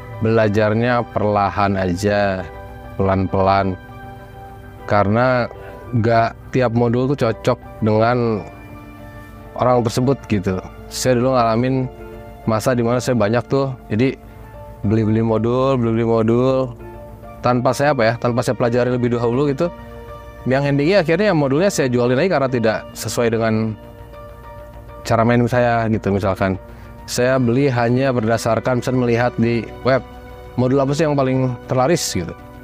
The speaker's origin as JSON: {"language": "Indonesian", "town": "Bandung", "region": "West Java", "country": "Indonesia", "said": "berasal dari Bandung."}